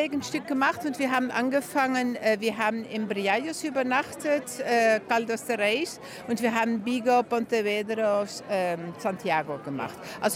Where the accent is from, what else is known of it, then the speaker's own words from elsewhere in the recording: Netherlands; now in Spain; Ich bin Holländerin. Aha. Und wir haben 4 gesunde Kinder und wir wohnen schon seit über 40 Jahren in Spanien.